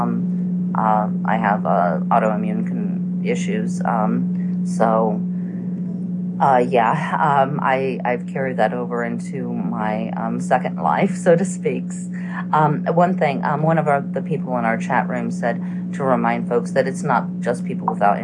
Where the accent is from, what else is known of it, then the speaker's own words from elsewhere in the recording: California, United States; California, actually. When I had the series of strokes, it caused problems with my speech center. So I technically have foreign accent syndrome.